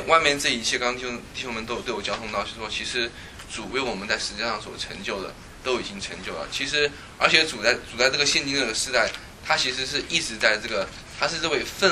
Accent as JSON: {"language": "Chinese", "country": "United States", "said": "我们美国人说，他们经常他们看那个新闻"}